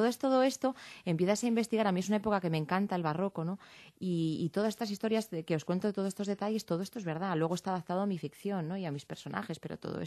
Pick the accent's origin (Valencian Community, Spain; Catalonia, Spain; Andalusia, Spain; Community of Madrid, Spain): Community of Madrid, Spain; Madrid; now in Pozuelo de Alarcón, Spain; Soy madrileña, pero llevo 13 años viviendo en Pozuelo ya.